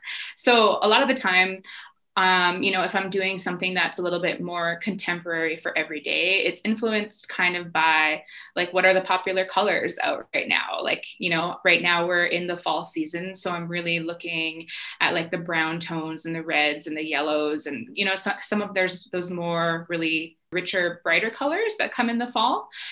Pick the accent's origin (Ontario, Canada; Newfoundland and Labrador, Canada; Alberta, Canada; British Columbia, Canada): Alberta, Canada; you know, I grew up in Alberta